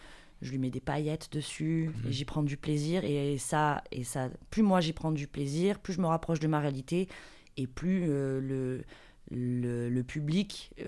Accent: Marseille, Provence-Alpes-Côte d'Azur, France; je suis native de Marseille, oui, j'ai le droit.

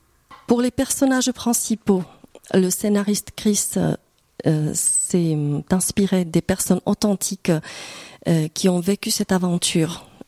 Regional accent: Czechia; très peu connue dans mon pays d'origine, la République tchèque.

